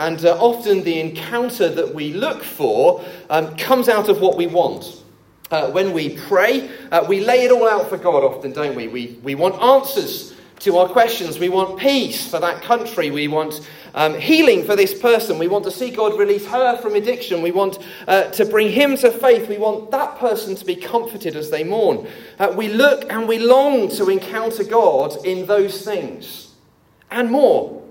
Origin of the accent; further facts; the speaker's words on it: England, United Kingdom; Of course I'd miss complaining. I'm English.